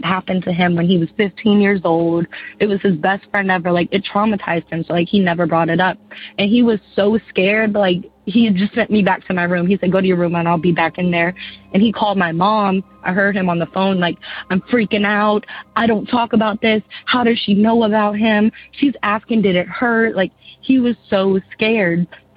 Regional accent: Virginia, United States; also born or lived in Chesapeake; I'm from Virginia.

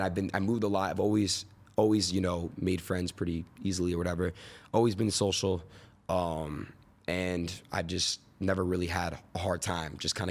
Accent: Florida, United States; born there; also born or lived in New York / California; I was born in Florida, moved to New York, moved to Cali, moved back to New York, moved. Back to Cali.

